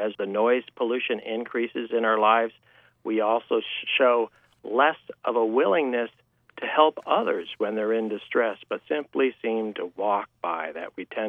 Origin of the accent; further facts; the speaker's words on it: Washington, United States; And then finally, to my home state of Washington.